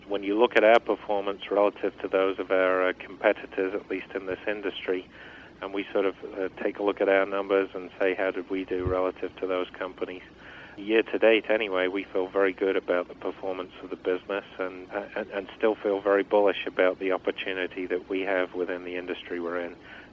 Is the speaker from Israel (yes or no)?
no; England, United Kingdom; now in United States; Well, I was originally from England. I moved here 21 years ago